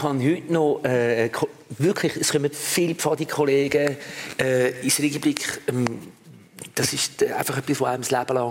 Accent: Wallisellen, Zurich, Switzerland; Ich bin in Wallisellen aufgewachsen, in einer Siedlung, wo es sehr viele Kinder hatte.

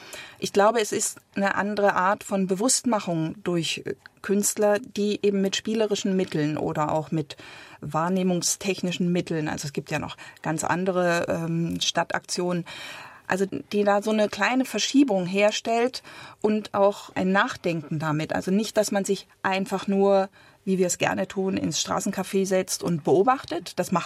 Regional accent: East Germany, Germany; ich komme aus dem Osten, da gab es das auf jeden Fall nicht.

